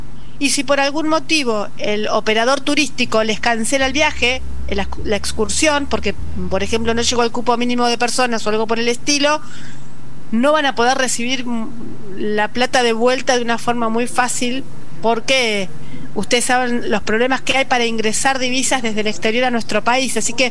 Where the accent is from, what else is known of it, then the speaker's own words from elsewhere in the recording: Luján, Buenos Aires Province, Argentina; Claro, yo soy de Luján.